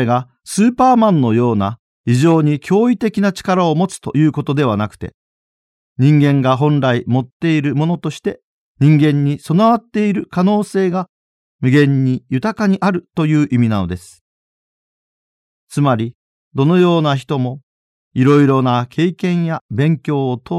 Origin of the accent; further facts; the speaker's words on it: Nagasaki, Japan; どういうわけか、地元長崎市内の小学校の代表児童が出場する体育大会の際、選手に選ばれまして